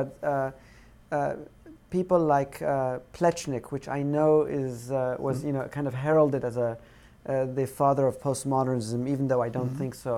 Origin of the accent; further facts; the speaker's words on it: Iran; also born or lived in England / Switzerland / Pakistan / South Africa; First of all, I'm Iranian. But I was born in England with a splattering of places I grew up between Switzerland, Pakistan, South Africa, and Iran. And eventually I came to high school here right before the revolution, and that's in 1978